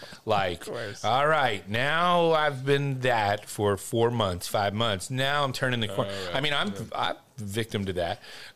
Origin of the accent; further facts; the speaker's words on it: Philadelphia, Pennsylvania, United States; I'm from Philly, so I shower.